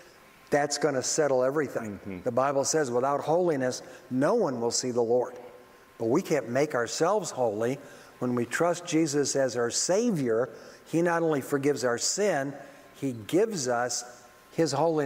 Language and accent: English; Detroit, Michigan, United States; born or raised there